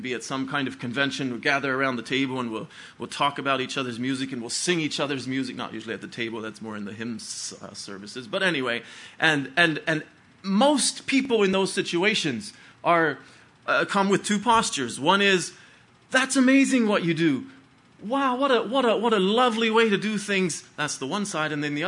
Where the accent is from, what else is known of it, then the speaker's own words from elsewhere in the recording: Pennsylvania, United States; I grew up in Beachy Amish Church in Lancaster County, Pennsylvania